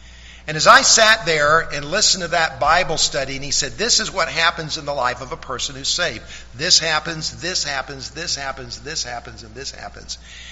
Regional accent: the South, United States; But because I grew up in the South, I have a real love for, maybe this is offensive to some of you, but it's called bluegrass.

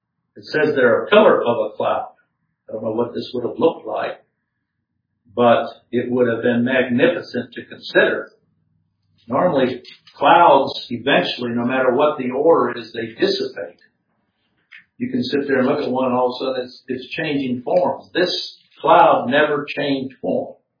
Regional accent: Chad; And certainly, where I grew up in Chad, it could be 140 degrees during the day, and at night, drop down to 55 degrees

